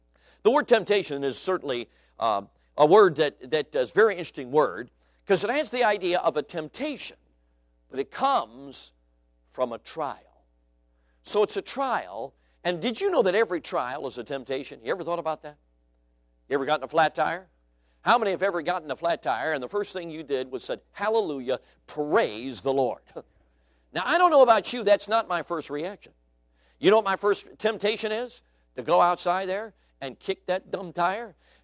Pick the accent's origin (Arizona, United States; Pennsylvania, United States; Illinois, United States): Illinois, United States; Chicago; Now, I have never been mugged. Growing up in Chicago, I guess that's unusual.